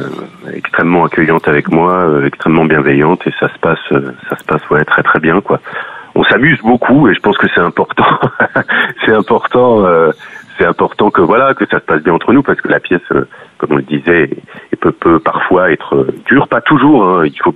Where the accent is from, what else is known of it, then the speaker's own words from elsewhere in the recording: Libya; je suis originaire de Libye